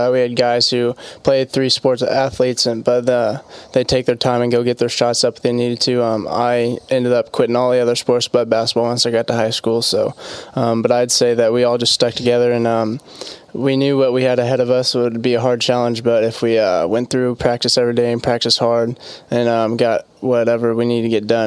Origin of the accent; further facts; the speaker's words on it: Bloomington, Indiana, United States; be the place for me, and growing up from Bloomington, that was a big part.